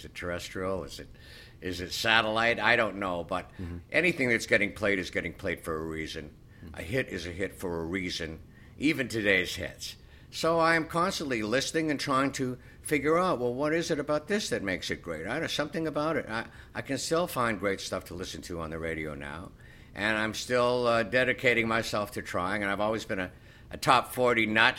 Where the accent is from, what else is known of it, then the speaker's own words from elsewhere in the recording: Canada; Country music, yeah, even up in Canada, was very big. In the afternoons, all three stations in my hometown became country stations. And so I did grow up with that sound in my head